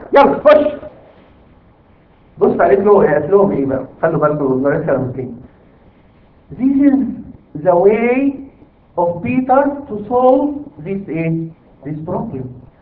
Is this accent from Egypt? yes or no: yes; Egypt; في بنت كانت البنت دي في اعداديه، بنت عندنا في مصر.